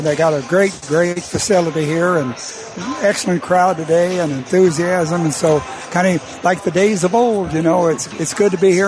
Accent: Arkansas, United States; now in Nebraska, United States; Of course, I was not from Nebraska. I was from Arkansas, and I came here. And we, family and I, really, really liked Nebraska.

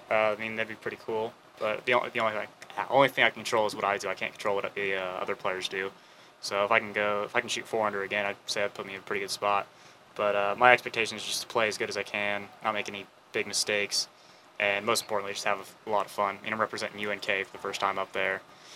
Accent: Florida, United States; But, I mean, growing up in Florida, I'd say it was a lot tougher adapting and trying to play golf here.

